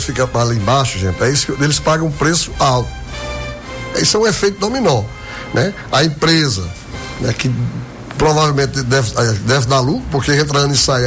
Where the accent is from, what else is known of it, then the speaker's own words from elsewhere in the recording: Caicó, Rio Grande do Norte, Brazil; eu sou de Caicó, pelas caridades.